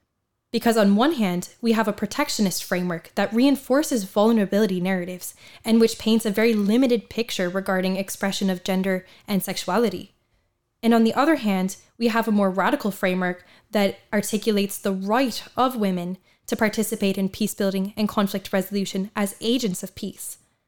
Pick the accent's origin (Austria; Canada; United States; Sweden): Canada; now in Ireland; I'm a Canadian national studying or doing my research here in Ireland.